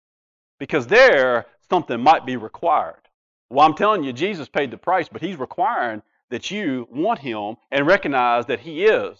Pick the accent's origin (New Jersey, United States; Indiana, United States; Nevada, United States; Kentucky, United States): Kentucky, United States; We're from Kentucky, for those who don't know that.